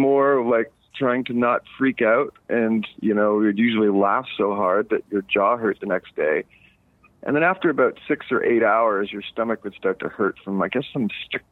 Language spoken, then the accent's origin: English; Montreal, Quebec, Canada; a lot of acid growing up in Montreal.